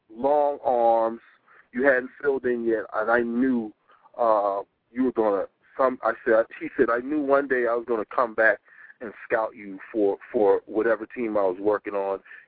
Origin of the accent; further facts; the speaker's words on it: South Carolina, United States; And I'm from South Carolina.